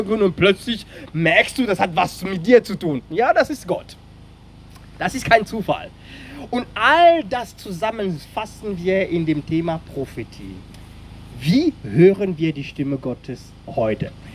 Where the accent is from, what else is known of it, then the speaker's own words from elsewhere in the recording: Cameroon; first language French; German is a second language; Nur, ich wusste, meine Eltern hatten kein Geld und Frankreich war naheliegend, denn die Sprache, meine Muttersprache ist Französisch.